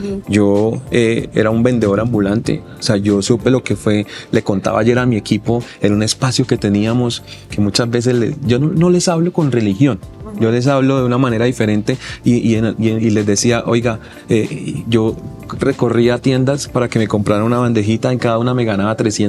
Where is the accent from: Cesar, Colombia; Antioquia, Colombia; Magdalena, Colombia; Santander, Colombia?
Santander, Colombia; Bucaramanga; now in Bogotá, Colombia; yo soy de Bucaramanga, pero ya quiero a Bogotá de tanto tiempo estar acá